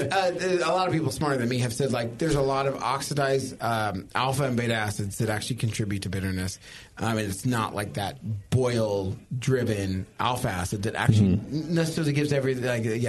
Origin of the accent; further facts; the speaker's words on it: Dixon, California, United States; also born or lived in Chico; growing up in Dixon and living in Chico for a long time, I loved Sierra Nevada.